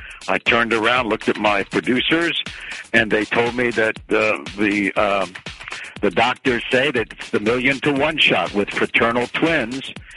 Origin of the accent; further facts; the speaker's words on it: Washington, District of Columbia, United States; then in Washington, D.C., my hometown, I started talk shows, and so I ended up doing news and local talk shows all around the country in Washington, where I grew up